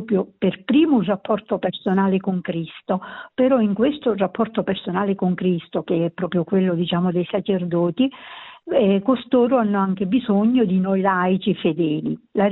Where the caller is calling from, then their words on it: Basilicata, Italy; siamo dalla Basilicata